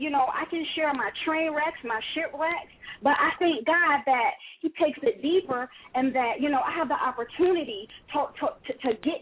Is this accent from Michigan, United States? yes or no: yes; Michigan, United States; I was born and raised in Michigan, and life ended up to where I ended up here in North Carolina.